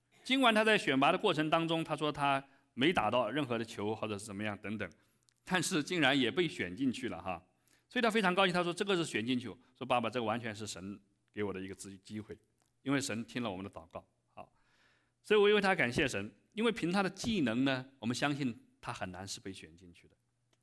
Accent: China; born there; 对于我一个出生在中国农村的人来讲，我小时候没有听过什么基督教，

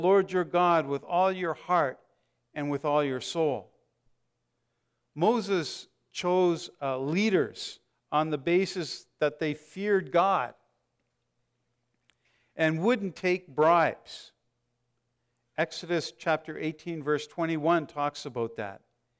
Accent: Cold Lake, Alberta, Canada; When I was a youngster, growing up in Cold Lake, Alberta

